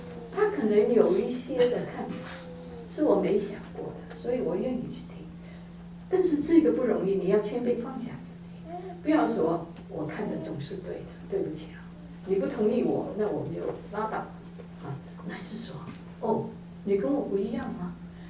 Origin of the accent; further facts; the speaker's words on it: China; 什么叫哀恸？我们中国人哈、啊， 我们特别难啊